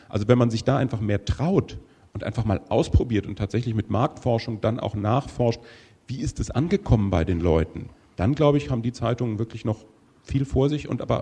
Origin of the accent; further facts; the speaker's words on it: Bonn, North Rhine-Westphalia, Germany; was ich als Bonner wissen will, nämlich was ist bei mir in der Stadt